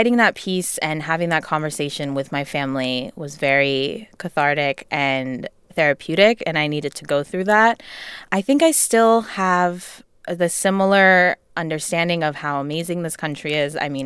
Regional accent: Iran; And I think it's important to note that my family is not Muslim. We are obviously from Iran, which is an Islamic republic, but we don't practice and all of that.

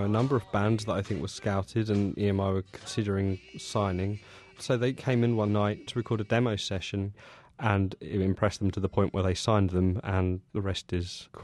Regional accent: United Kingdom; I'm a British music journalist.

